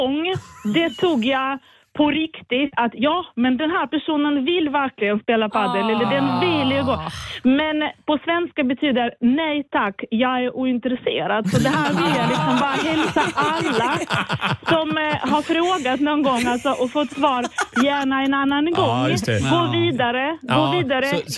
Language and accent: Swedish; Russia; now in Sweden; Jag kommer från Ryssland och har bott här i 20 år nu.